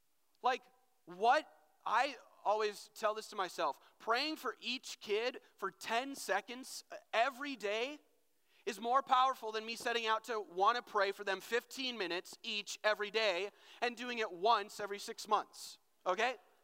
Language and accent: English; North Branch, United States; So I grew up in North Branch, grew up in the youth ministry. I grew up coming to this camp.